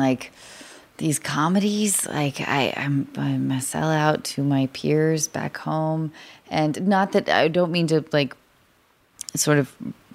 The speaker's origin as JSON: {"language": "English", "region": "Washington", "country": "United States", "tie": "born or raised there", "said": "because I grew up in Seattle, or north of Seattle, where there's a big like, don't be a sellout culture."}